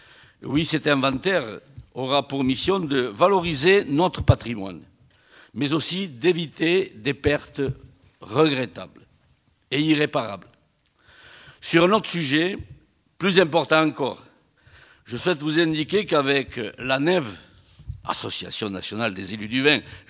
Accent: the Midi, France; je suis du Midi. Je suis né sur ces terres qui, sous le règne du vent et l'empire du soleil, n'en finissent pas de faire chanter la vigne depuis des générations et des générations

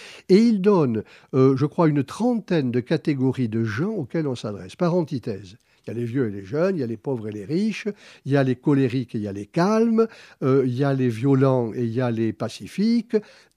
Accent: Bordeaux, Nouvelle-Aquitaine, France; accent: Bordeaux; je suis bordelais moi aussi

